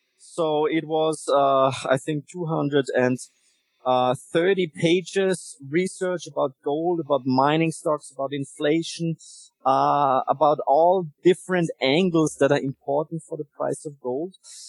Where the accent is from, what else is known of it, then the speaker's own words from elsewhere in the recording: Vienna, Austria; English is a second language; Well, I am Austrian. So I am kind of an Austrian. I grew up in Vienna, was always interested in equities